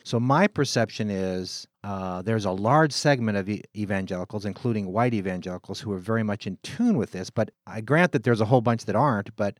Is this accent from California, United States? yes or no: yes; California, United States; In the North and in the West, certainly I come from California, things were a little more complicated, it seemed to me.